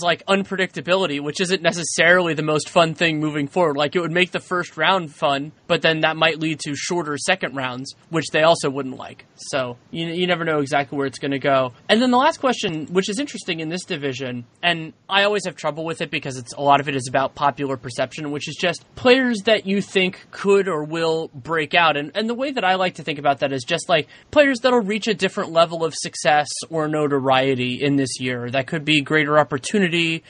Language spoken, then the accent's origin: English; West Coast, United States; I'm somebody who was born and raised on the West Coast, but also was not born and raised in basketball.